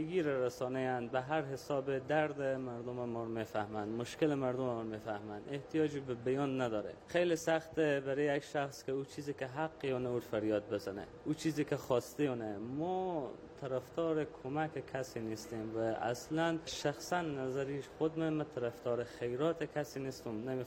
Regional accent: Herat, Afghanistan; یکی از شهروندای شهر هرات و اصلیت افغانستانی دارم.

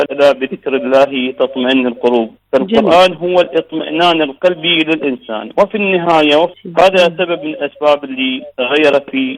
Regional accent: Basra, Basra Governorate, Iraq; أصلي من العراق ومن البصرة، متزوج ولدي طفلان بنت وولد، عملي صاحب محل مال حرة.

